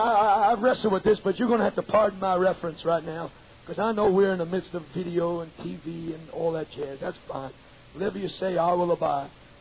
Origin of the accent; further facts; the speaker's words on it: New York, United States; My mom and dad were sinners. We were raised in New York.